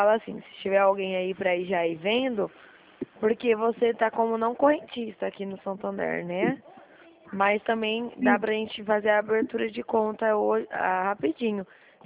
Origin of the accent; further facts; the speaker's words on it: Dracena, São Paulo, Brazil; eu sou de Dracena, estado de São Paulo.